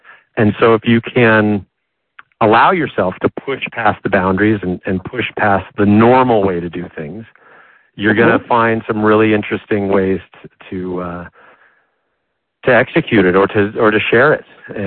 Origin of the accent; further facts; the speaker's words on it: Arizona, United States; somebody who's from Arizona, of course, and who weaves in parts of my life growing up in the Southwest.